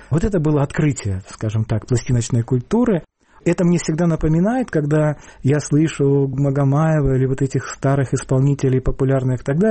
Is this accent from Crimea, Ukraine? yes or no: no; Bakhmut, Donetsk Oblast, Ukraine; born there; Я родился на Донбассе, в городе, который раньше назывался Бахмут, потом стали называть его Артемовск, теперь он снова стал Бахмутом.